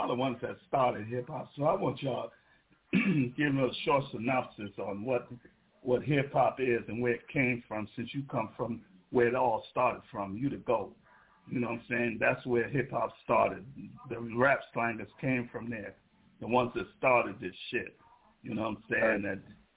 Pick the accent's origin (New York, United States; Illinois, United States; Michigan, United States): New York, United States; New York City; I'm from Crown Heights, Brooklyn, in the house.